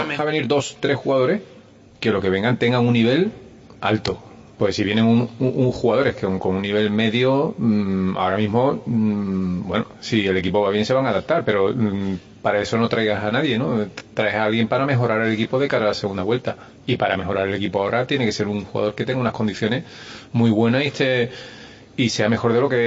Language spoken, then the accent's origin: Spanish; Cádiz, Andalusia, Spain; yo soy de Cádiz de toda la vida